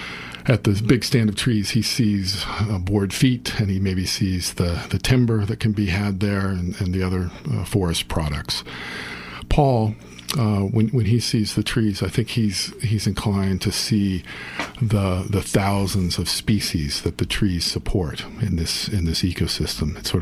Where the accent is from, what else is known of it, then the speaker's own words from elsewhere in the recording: Kentucky, United States; Right, I grew up in Kentucky too